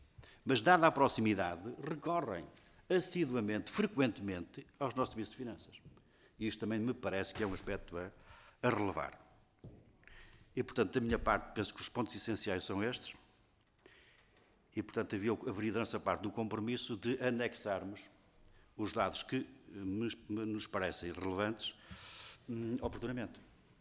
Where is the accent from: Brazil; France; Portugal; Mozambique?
Portugal; Couto Mineiro; a ligação a Santa Maria da Feira, e eu sou de Couto Mineiro